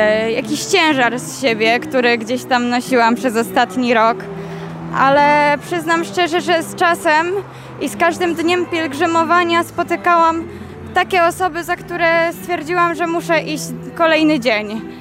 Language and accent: Polish; Mrągowo, Warmian-Masurian Voivodeship, Poland; also born or lived in Spychowo; Ja jestem z Mrągowa, chociaż w Spychowie pierwsze lata spędziłam swojego życia.